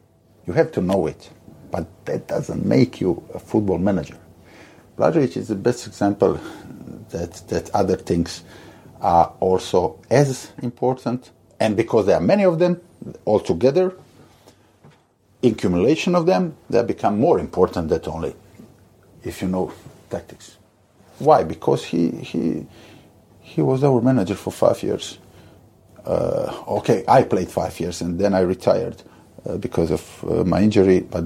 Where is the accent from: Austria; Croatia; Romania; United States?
Croatia; Split, Split-Dalmatia County; English is a second language; Tomislav Ivic is a coach from my hometown, Hajduk Split, that is...